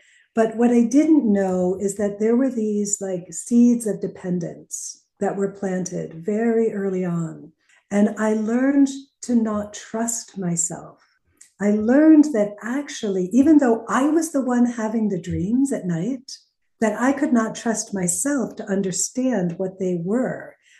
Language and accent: English; Northeast, United States; I'm from the Northeast.